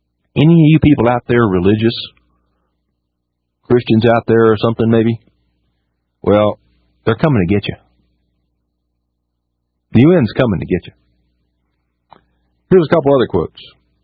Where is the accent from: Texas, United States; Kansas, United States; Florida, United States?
Texas, United States; Austin; When I was a little kid … growing up in Austin, Texas on 33rd Street, we would trick-or-treat